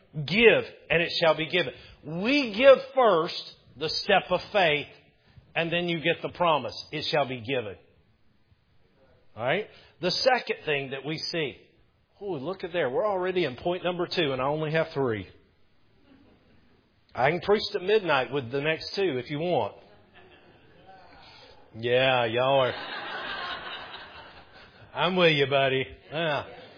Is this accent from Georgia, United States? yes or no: yes; Powder Springs, Georgia, United States; I grew up in Powder Springs, about 2 hours north of here. I grew up on 26 acres. My grandparents lived right next door.